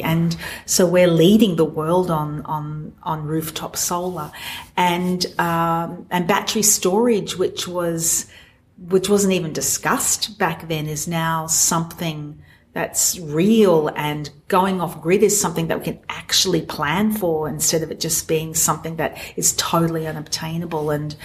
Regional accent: Australia; We love living here, growing up in Australia, and I, you know, you've got the beach right on out. I live near the beach, on the beach.

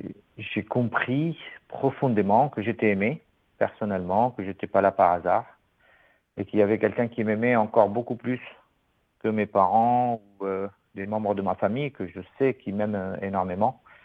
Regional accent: Lebanon; moved away as an adult; also born or lived in Dubai; now in Marseille, France; maronite, comme toi, donc d'origine libanaise. J'ai grandi au Liban, j'ai étudié au Liban

